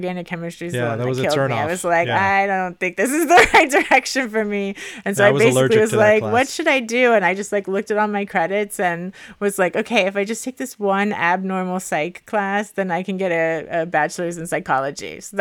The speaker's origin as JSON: {"language": "English", "town": "Miami", "region": "Florida", "country": "United States", "said": "And everybody who I tell them I'm from Miami, they think of it like how it's advertised and it's all like beaches and fancy and celebrities and whatever."}